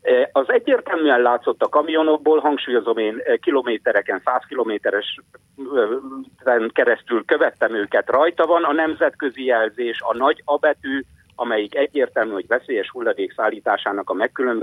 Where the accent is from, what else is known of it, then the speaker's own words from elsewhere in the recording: Eger, Heves, Hungary; én Egri vagyok.